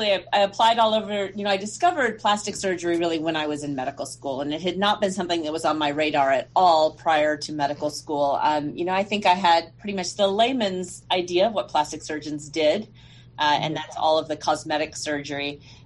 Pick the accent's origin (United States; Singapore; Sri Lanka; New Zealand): United States; El Paso, Texas; Not born here, but I got here as soon as I could. So I went to first through 12th grade here in El Paso.